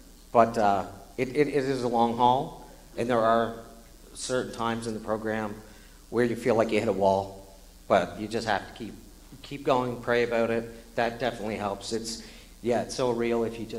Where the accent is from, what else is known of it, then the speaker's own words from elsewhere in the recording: Bridgewater, Nova Scotia, Canada; Yeah, I'm 41, and I'm from Bridgewater, Nova Scotia. It's about an hour south of Halifax.